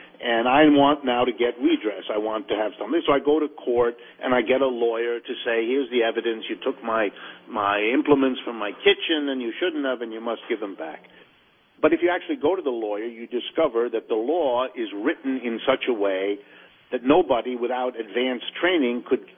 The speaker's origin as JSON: {"language": "English", "town": "Youngstown", "region": "Ohio", "country": "United States", "tie": "born or raised there", "said": "including my hometown of Youngstown, Ohio, which has been suffering for decades."}